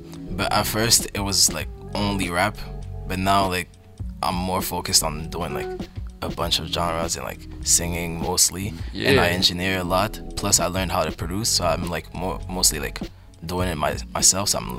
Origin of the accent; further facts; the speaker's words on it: Cameroon; Experiment a lot, and I'm from Cameroon, man.